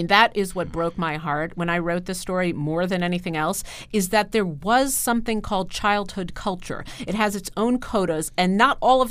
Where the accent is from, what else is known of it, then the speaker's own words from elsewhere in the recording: Queens, New York, United States; I grew up in the city, so I grew up in Queens. You know, it wasn't Manhattan, but it was a lot of, you know, concrete and six-story buildings.